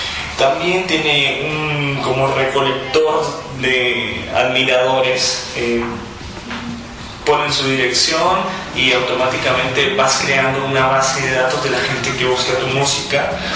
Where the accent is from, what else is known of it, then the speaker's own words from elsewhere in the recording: Guatemala; now in Mexico City, Mexico; no soy mexicano, soy de Guatemala, vivo en México, en el Distrito Federal, y amo mucho este país, es precioso, pero pues soy orgullosamente guatemalteco.